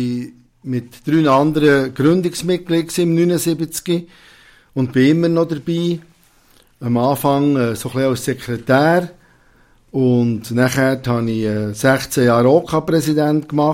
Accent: Kerzers, Fribourg, Switzerland; ich bin in Kerzens aufgewachsen und in die Schule gegangen und habe jetzt in Murten ein Treuhandbüro.

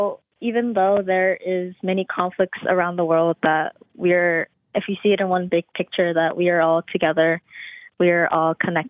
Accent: Los Angeles, California, United States; I'm from the United States, California, Los Angeles. I am 15

